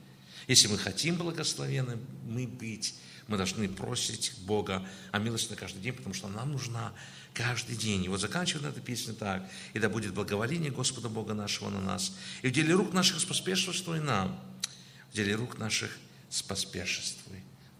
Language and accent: Russian; Georgia; also born or lived in Russia / Israel / Canada; now in Cleveland, United States; Я родом из Грузии, жил в России, жил в Израиле, да, в Канаде жил и уже больше, чем 18 лет в Америке.